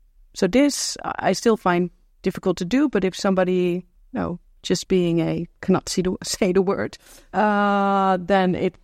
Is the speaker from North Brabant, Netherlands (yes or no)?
no; Zutphen, Gelderland, Netherlands; I grew up in the city called Zutphen, which is a lovely medieval city in the east of the Netherlands